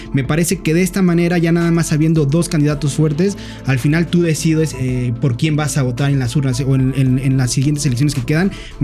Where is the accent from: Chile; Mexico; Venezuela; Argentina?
Mexico; el machismo que tanto lo tenemos en nuestra ADN como mexicanos.